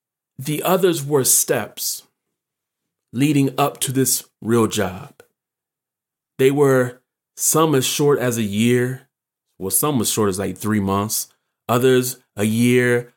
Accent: Ohio, United States; growing up in Ohio, where I grew up

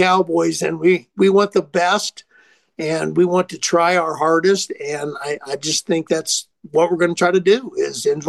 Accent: Nebraska, United States; also born or lived in Colorado; now in Red Lodge, United States; Okay, well, the answer to the first question is actually I'm from Nebraska. I'm a Nebraska boy, and went to school in Colorado and did a lot of my career in Colorado, but I've lived in Montana for 5 years now in Red Lodge

